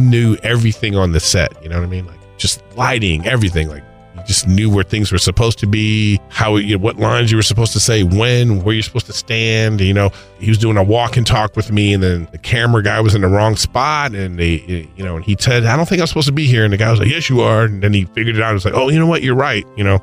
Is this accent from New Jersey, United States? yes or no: no; Los Angeles, California, United States; I'm originally from Los Angeles.